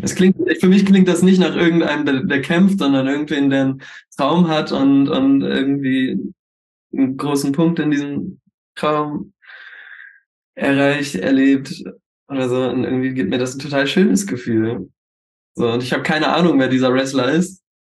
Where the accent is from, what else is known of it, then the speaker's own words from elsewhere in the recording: Hildesheim, Lower Saxony, Germany; now in Hanover, Germany; Also wir kommen alle aus Hildesheim und sind alle, glaube ich, zu verschiedenen Zeitpunkten nach Hannover gezogen